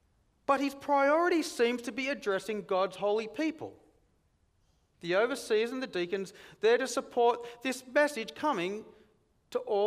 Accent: Roxby Downs, South Australia, Australia; Whenever I tell people I'm from Roxby Downs, the response I normally get is, wow, must be hot.

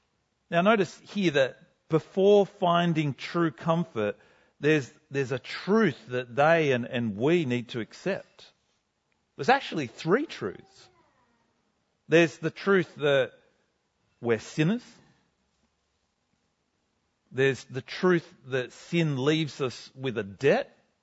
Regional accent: Kiama, New South Wales, Australia; Now, growing up in Kiama, where I grew up, I've got to admit, I didn't really get this metaphor.

